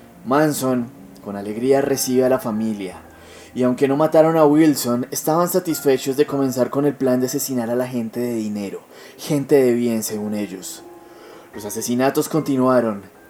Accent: Colombia; algo similar a lo que pasa en mi país, en Colombia

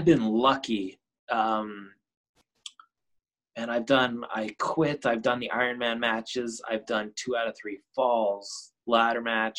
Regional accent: Canada; We're Canadian up here, very Canadian themed restaurant.

